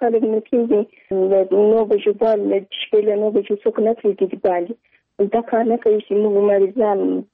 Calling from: Ghazni, Afghanistan; سپان له غزنی نه دي چې کول سړي

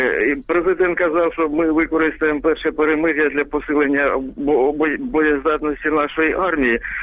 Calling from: Sumy Oblast, Ukraine

